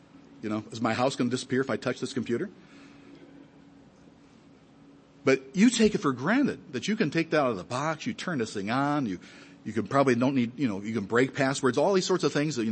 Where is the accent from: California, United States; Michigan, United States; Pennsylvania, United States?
Michigan, United States; Detroit; Back home in where I grew up in the Detroit area, I used to pastor Detroit before moving here.